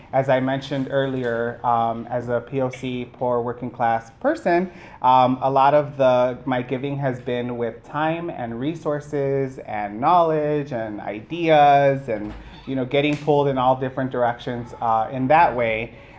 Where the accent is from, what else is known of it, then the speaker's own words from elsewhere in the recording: Chicago, Illinois, United States; Is anyone here from Chicago? Yay! I'm from Chicago, from Crossroads Fund.